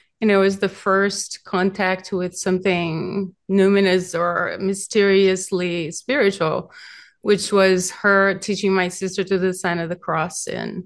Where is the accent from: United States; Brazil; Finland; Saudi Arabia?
Brazil; I grew up in Brazil, and I had relatives who were mediums, transchannelers